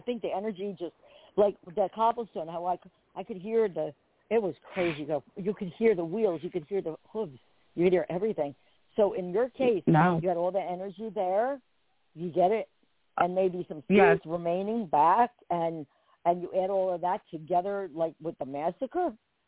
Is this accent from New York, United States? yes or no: no; Perth Amboy, New Jersey, United States; Well, I grew up in Port Amboy.